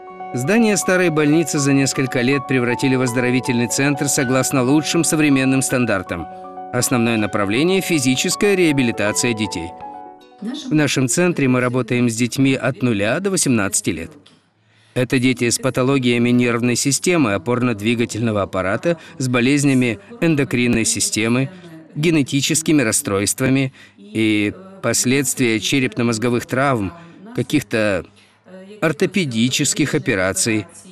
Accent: Zhytomyr, Zhytomyr Oblast, Ukraine; Моему мальчику 8 лет, мы из Житомира.

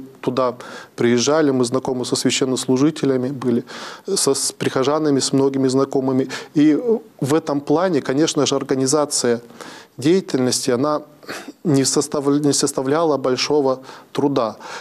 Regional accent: Urals, Russia; Хоть я всю жизнь прожил здесь, на Урале, как бы коренной уралец

